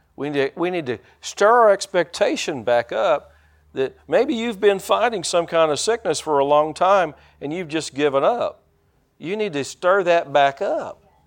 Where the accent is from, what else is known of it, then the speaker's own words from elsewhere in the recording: United States; I'm an American.